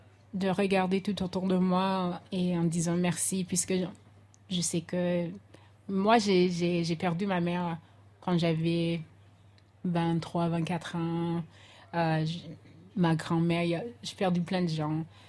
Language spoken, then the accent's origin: French; France; Et moi, je suis francophone. Oui, je suis française.